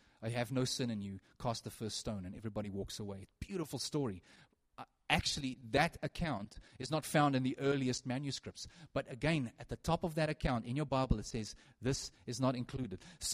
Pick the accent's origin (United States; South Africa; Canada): South Africa; first language Afrikaans; English is a second language; I'm Afrikaans, okay? English is my second language.